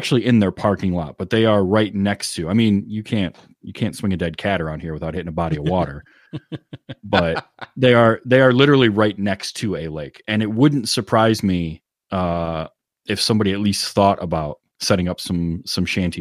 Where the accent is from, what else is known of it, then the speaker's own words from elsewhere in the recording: Michigan, United States; So a Michigan bed and breakfast, my home state, and actually just a few miles away from me, has built 5 ice shanties